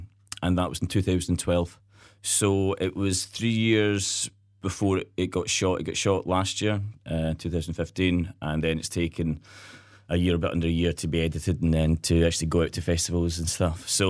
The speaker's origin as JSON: {"language": "English", "town": "Glasgow", "region": "Scotland", "country": "United Kingdom", "said": "In Shetland, there's so many different people coming in. I mean, I was from Glasgow, I was up there."}